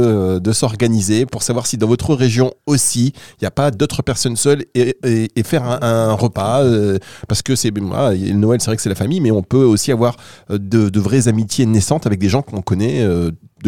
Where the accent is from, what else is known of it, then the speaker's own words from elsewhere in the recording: France; born there; Moi, je suis né dans le nord de la France